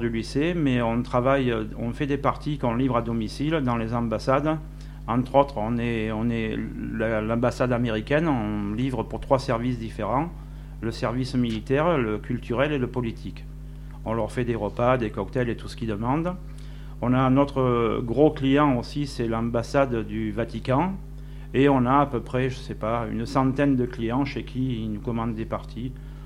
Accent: France; now in Egypt; Oui, alors disons, je suis français.

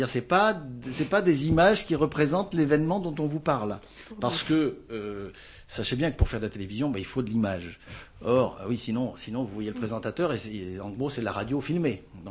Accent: Algeria; moved away; Bon, moi, je suis beaucoup plus âgé que vous. Hein. Et donc, j'avais un peu la chance de vivre dans ma jeunesse en Algérie

